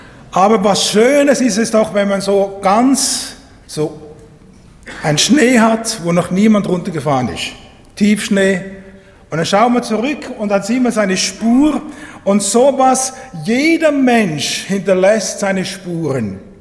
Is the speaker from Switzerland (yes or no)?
yes; Zurich, Switzerland; Ich bin aufgewachsen am Pfäffikersee.